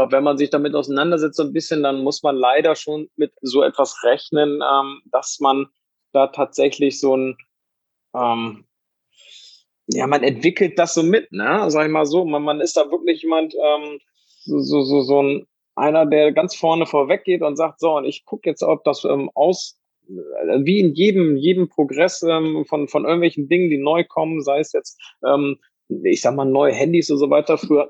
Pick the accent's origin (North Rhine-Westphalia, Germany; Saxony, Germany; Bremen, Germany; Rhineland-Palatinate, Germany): Bremen, Germany; Also ich komme ja auch ursprünglich aus Bremen